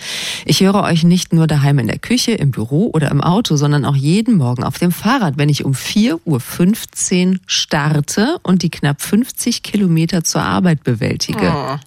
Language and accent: German; Brandenburg, Germany; moved away as an adult; now in Baden-Württemberg, Germany; Es war 1999, ich war 19 Jahre alt, als ich meine Heimat, die Uckermark, verließ, um in Baden-Württemberg eine Ausbildung zu beginnen.